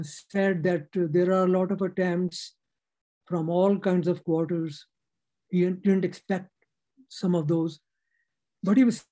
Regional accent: Pakistan; And I grew up in Pakistan.

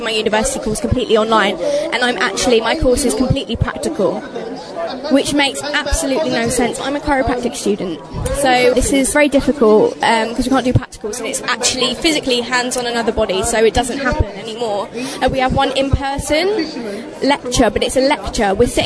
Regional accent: United Kingdom; We are quite jolly people. We're British.

